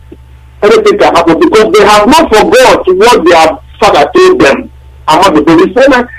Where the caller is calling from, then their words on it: Malaysia; I'm calling from Malaysia.